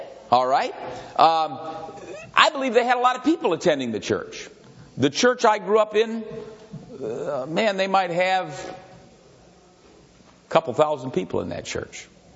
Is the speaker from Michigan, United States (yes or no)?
yes; Grand Rapids, Michigan, United States; I remember a Baptist preacher in Grand Rapids, where I was brought up in Grand Rapids, Michigan.